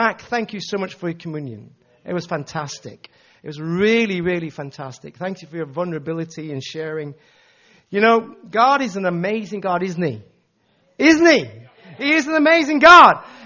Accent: Kingston, Jamaica; now in England; You know, I'm from a religious background. I was brought up in Kingston, Jamaica.

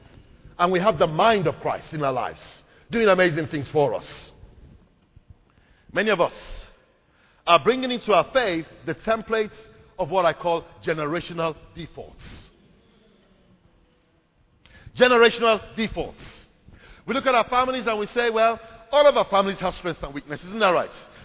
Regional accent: Nigeria; even though I was raised in Nigeria, I'd been back on scouting trips, but the whole idea of going back to live there, having lived abroad for so many years

